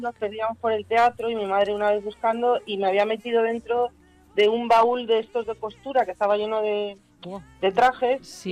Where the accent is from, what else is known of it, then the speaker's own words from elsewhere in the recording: Canary Islands, Spain; para mí Canarias es, pues, mi patria chica, ¿no? Mi sitio al que yo, pues, mi infancia y donde está toda mi familia. Entonces, claro, yo aquí me siento, pues, en mi casa. Lo único que ya, pues claro, tengo acento de boda, porque no, no lo tengo.